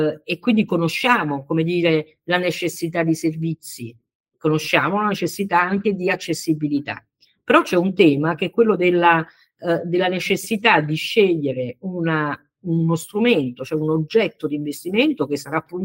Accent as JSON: {"language": "Italian", "town": "Salerno", "region": "Campania", "country": "Italy", "said": "devo confessare la mia ignoranza da salernitana"}